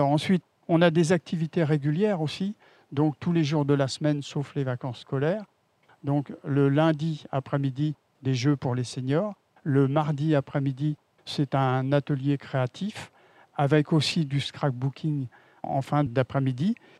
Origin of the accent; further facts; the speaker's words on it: Bernay, Normandy, France; born there; also born or lived in Belgium; Alors moi je suis né à Bernay. Donc, sauf une petite interruption, parce que pour mon travail, je suis parti 5 ans en Belgique. Mais vous voyez, j'aime tellement Bernay que j'y suis revenu.